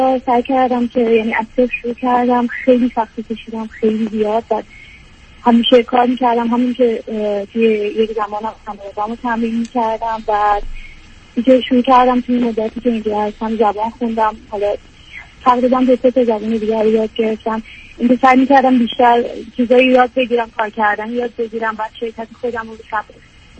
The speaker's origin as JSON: {"language": "Persian", "country": "Iran", "moved": "yes", "said": "4 سال تنها زندگی میکنم، یعنی از ایران اومدم اینجا."}